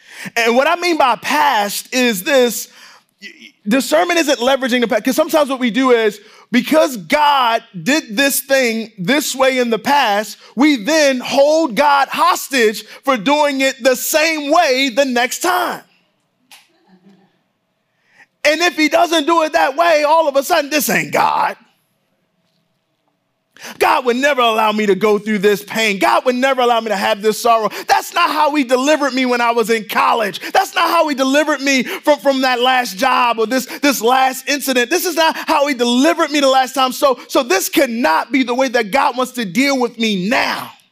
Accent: Baltimore, Maryland, United States; now in Indiana, United States; I grew up in Baltimore. So it's 98% Black. I always had Black teachers. We had a Black mayor.

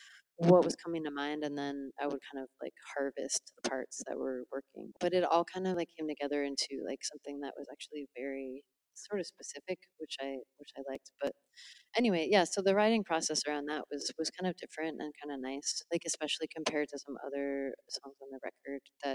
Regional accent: Connecticut, United States; moved away as an adult; also born or lived in Massachusetts / New York; now in Portland, United States; So I grew up in Connecticut, and I lived in Connecticut and Massachusetts for like all of my adult life. And then I moved to New York for about a year and a half. And then I decided to move across the country to Portland, Oregon.

